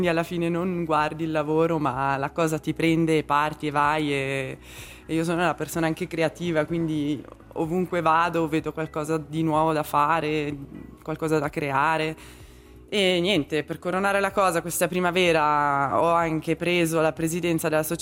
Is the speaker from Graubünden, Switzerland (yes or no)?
yes; Graubünden, Switzerland; also born or lived in French Switzerland; Vabbè, io sono cresciuta in Valcalanca, sì. Ma sono tornata poi nel 2012. Ero partita per 10 anni in Svizzera francese, sì.